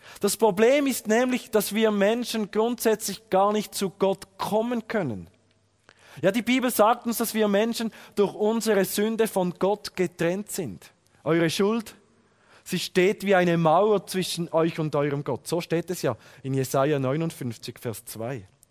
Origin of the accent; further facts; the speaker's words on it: Fribourg, Switzerland; Aufgewachsen bin ich im Kanton Freiburg. Meine Verwandtschaft ist aus dem Kanton Thurgau. Es gibt einen wunderbaren Dialektgemisch und deshalb spreche ich Hochdeutsch.